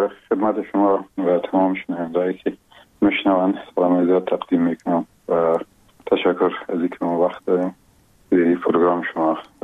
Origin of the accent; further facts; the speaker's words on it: Logar, Afghanistan; در یک فامیلی بسیار مهربان و متدین، یکی از قریه های قشنگ ولایت لوگر و از مربوطات ولسوالی محمد آقا، این قریه با اسم گمران و شیرازه یاد میشه، در اونجا به دنیا آمدیم و اون سالهای اول زندگی رو اونجا در آغوش پدر و مادر بزرگ شدیم